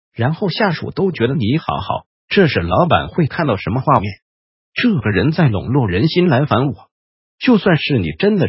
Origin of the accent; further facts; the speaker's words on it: Taiwan; 这种情况我们台湾人教授你表达了